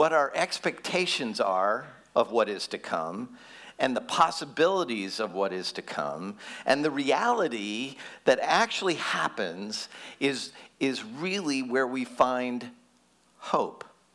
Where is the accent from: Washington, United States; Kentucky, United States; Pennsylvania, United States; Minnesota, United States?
Minnesota, United States; I'm from Minnesota, we don't win anything, and I'm a huge Vikings fan